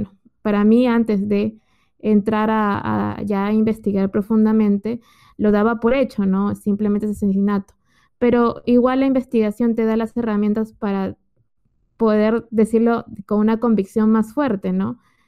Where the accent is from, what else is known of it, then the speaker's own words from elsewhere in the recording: Peru; yo soy peruana.